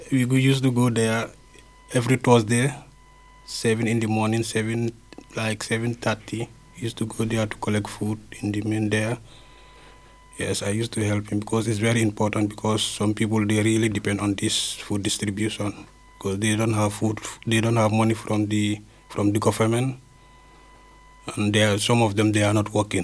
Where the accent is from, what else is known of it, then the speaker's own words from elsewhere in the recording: Gambia; English is a second language; moved away as an adult; now in France; I'm from Gambia. So when I come to France, it was 2001.